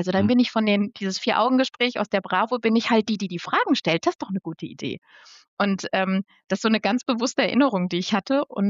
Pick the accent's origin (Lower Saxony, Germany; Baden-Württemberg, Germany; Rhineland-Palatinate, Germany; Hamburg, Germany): Lower Saxony, Germany; Northeim; ich komme aus Niedersachsen, aus Northeim, das ist bei Göttingen. Und in dieser kleinen Stadt gab es natürlich nicht so wahnsinnig viel.